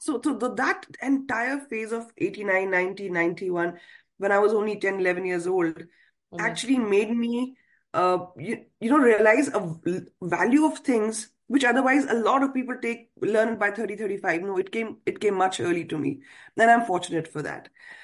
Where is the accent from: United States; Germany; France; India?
India; Jammu and Kashmir; moved away; also born or lived in Delhi; So I am a Kashmiri, born and brought up in Kashmir. I did my early years, the best years of my life, spent over there.